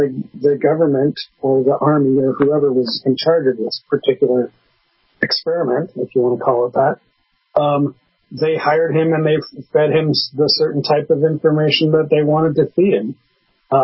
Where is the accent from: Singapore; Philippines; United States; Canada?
Canada; Okay, as a Canadian, I'm going to pick on Americans for a minute.